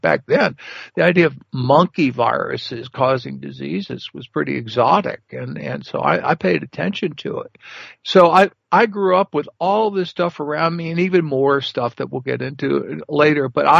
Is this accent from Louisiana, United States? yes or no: yes; New Orleans, Louisiana, United States; I'm from New Orleans, you know, because that's where I was raised. My father was there.